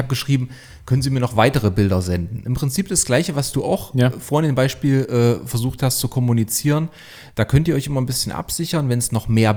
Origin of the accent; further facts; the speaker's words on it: Leipzig, Saxony, Germany; ich komme aus Leipzig